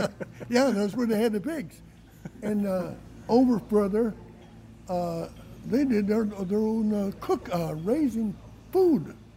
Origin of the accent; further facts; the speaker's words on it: Alden, Michigan, United States; also born or lived in Rapid City; I was born and raised in Alden. We moved to Rapid City in 1943. My dad went to work on the railroad.